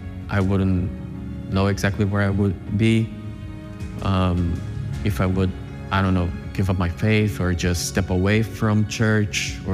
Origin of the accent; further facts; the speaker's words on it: Brazil; I'm 27 years old. I was born and raised here in Brazil.